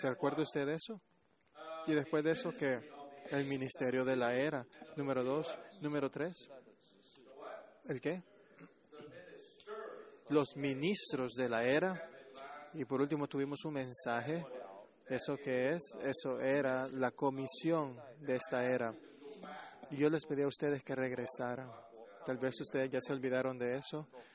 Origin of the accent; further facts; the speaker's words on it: China; Spanish is a second language; moved away as an adult; now in United States; Esto viene de un hombre que no es originalmente de América. Yo soy originalmente chino, vine del lejano oeste